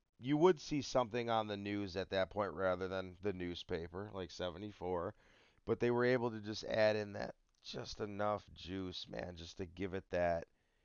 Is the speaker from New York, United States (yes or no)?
yes; New York, United States; Motherfucker, I'm from New York.